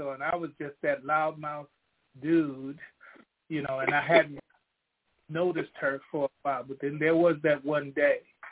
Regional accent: Denison, Texas, United States; born there; I was born in Denison, Texas, and there's claims of fame there, but I'll leave them out. I was born in Denison, Texas in 1951

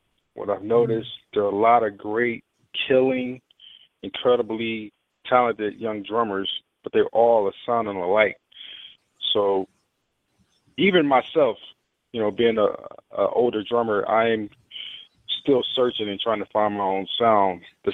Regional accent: Philadelphia, Mississippi, United States; the fact that I'm from Philadelphia, Mississippi.

